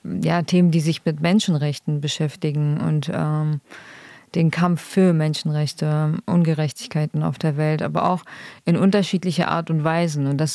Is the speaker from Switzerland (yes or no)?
no; Kurdistan Region, Iraq; German is a second language; now in Germany; Ich als Kurdin bin ja 96 nach Deutschland gekommen, aus dem irakischen Teil